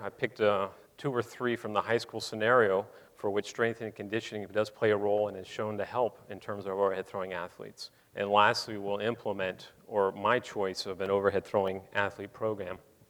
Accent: Florida, United States; I grew up in Florida playing baseball.

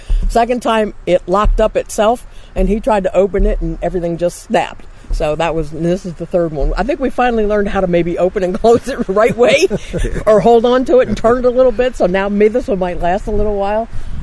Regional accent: Michigan, United States; I'm from Michigan, so.

